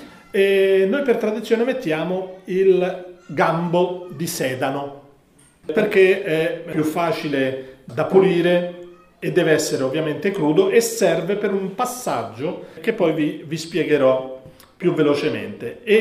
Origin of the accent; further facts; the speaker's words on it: Rome, Lazio, Italy; now in Padua, Italy; Io sono romano di origine e a Padova, per tradizione familiare a casa mia solamente